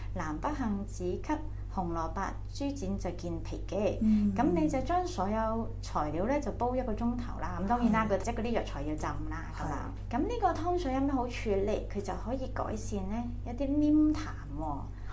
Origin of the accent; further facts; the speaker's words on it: Hong Kong; 因為咧我哋咧脾胃其實有陣時我哋香港人都唔係幾好啦